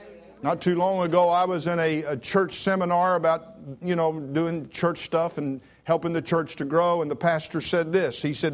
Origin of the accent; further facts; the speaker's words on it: Vienna, United States; But when I was a little boy growing up in Vienna